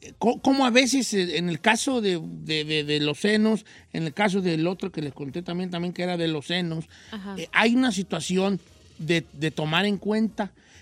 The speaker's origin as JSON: {"language": "Spanish", "region": "Nayarit", "country": "Mexico", "said": "Nosotros teníamos un restaurancito en la playa, yo soy de Nayarit"}